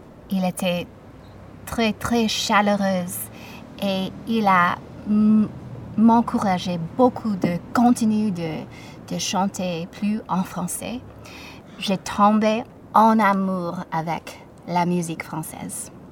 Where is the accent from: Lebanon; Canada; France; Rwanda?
Canada; Toronto, Ontario; first language English; French is a second language; now in Vancouver, Canada; ma maison, ici à East Vancouver, à Colombie-Britannique. Je suis anglophone. J'ai grandi à Toronto, mais j'habite à Vancouver il y a 12 ans.